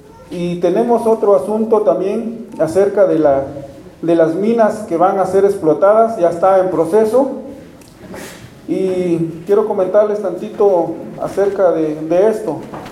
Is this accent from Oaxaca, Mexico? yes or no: yes; San Pablo Cuatro Venados, Oaxaca, Mexico; cuando todo y cada uno de nosotros somos originarios de San Pablo, Cuatro Venados.